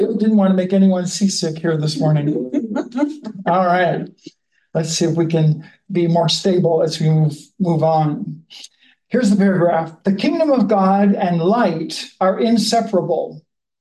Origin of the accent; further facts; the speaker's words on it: Virginia, United States; I'm from, and then we're from Virginia.